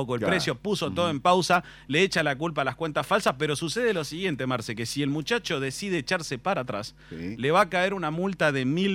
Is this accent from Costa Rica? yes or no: no; Argentina; Siendo los argentinos los que más utilizamos, y claro. Digo más, me incluyo